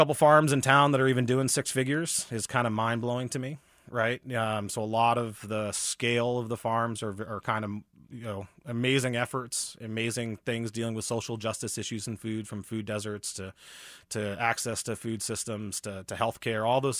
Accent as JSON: {"language": "English", "town": "Mount Vernon", "region": "New Hampshire", "country": "United States", "tie": "born or raised there", "said": "I grew up in a small town called Mount Vernon, New Hampshire, where there's no traffic lights and a tiny little town."}